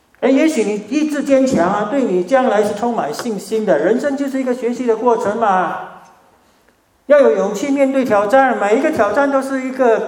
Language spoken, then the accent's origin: Chinese; Singapore; now in Australia; 多年前我是从新加坡移民来到澳洲，几十年就这样过去了